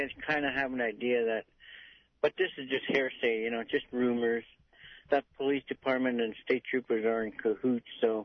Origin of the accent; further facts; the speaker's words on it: Bethel, Alaska, United States; because there's no justice in Bethel. I'm pretty sad to say that, but it's true. My hometown, and there's no justice, not even for your common folk.